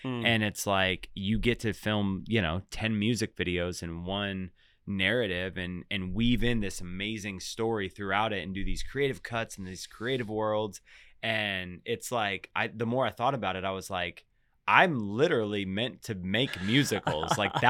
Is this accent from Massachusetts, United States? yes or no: no; New York, United States; now in Texas, United States; That's where my whole family's from. We're all from New York. And so my dad grew up in Long Island. And the only reason I'm in Texas is because my dad made the jump to move here right when he graduated high school.